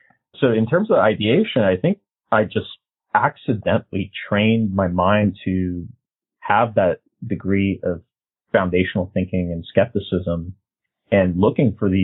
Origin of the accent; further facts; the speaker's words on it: San Francisco, California, United States; I had a lot of bikes stolen growing up in San Francisco.